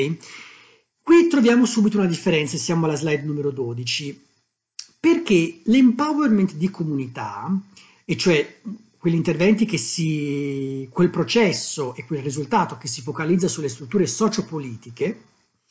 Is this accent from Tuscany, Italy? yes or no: yes; Tuscany, Italy; io ho vissuto molti anni a Firenze, io sono toscano